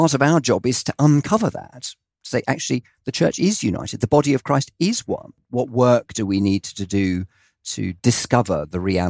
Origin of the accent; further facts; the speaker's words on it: Zimbabwe; born there; also born or lived in Malawi; I have quite an eclectic and international background. So I was born in Zimbabwe, lived for many years in Malawi, spent time here in various parts of the world.